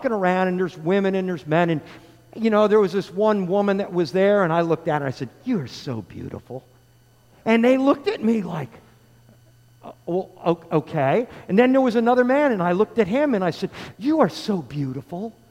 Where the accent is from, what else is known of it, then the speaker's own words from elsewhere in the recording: New Jersey, United States; growing up in New Jersey, let me tell you something.